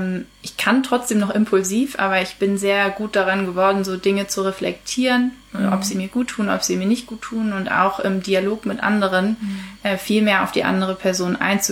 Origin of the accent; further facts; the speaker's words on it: Kiel, Schleswig-Holstein, Germany; now in Hamburg, Germany; Ich bin in Kiel aufgewachsen und lebe seit nunmehr 5 Jahren in Hamburg